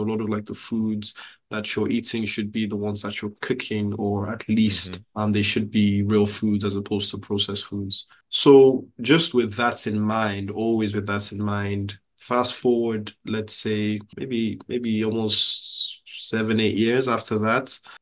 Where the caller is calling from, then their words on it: London, United Kingdom; Sure. I'm calling in from London, the UK.